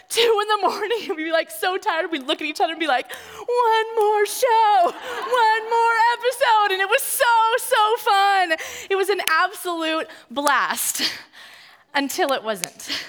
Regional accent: California, United States; also born or lived in Minnesota; I grew up in California, but for 2.5 years, we moved to Minnesota

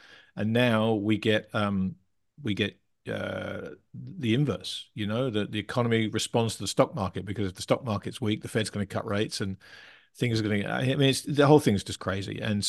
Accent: England, United Kingdom; I'm English.

